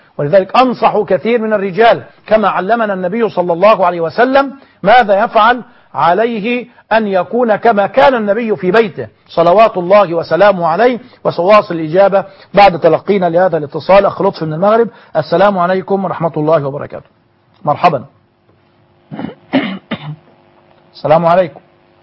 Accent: Egypt

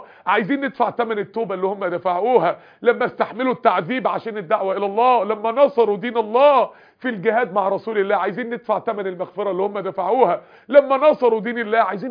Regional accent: Egypt; لما رحنا اوغندا وشفنا منابع النيل متدفقه وهادره، بعد كده النيل عندنا في مصر هادي وماشي هادي ليه؟

